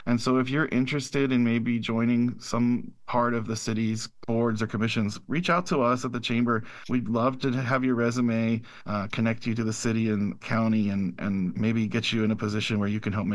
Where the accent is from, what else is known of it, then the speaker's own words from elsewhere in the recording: Baltimore, Maryland, United States; also born or lived in South Carolina; now in Houston, United States; No, actually, I grew up in the Baltimore, D.C. area on the East Coast, went to college in South Carolina, lived there for 17 years before transferring here to Houston.